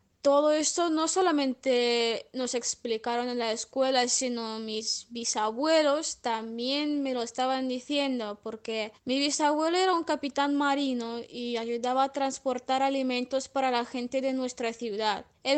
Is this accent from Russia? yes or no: yes; Russia; Spanish is a second language; soy rusa. Vivo en la ciudad de Volgogrado, o como se llamaba antes, Stalingrado, y estudio la carrera de profesora de idiomas.